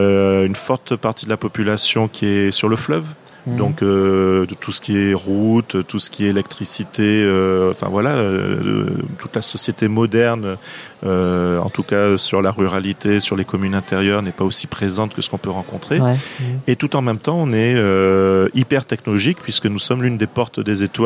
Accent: Guadeloupe; moved away as an adult; initialement j'étais de Guadeloupe, où on a préparé ce projet. Donc je savais que j'allais arriver en Guyane, qui était assez proche malgré tout de ma Guadeloupe natale

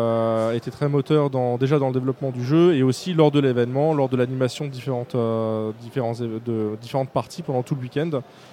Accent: Strasbourg, Grand Est, France; Je viens de Strasbourg, tout à fait.

